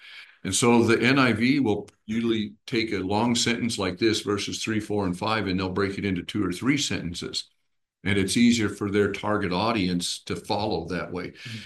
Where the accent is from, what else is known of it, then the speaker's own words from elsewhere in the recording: Leadville, Colorado, United States; all of my Mexican friends growing up in Leadville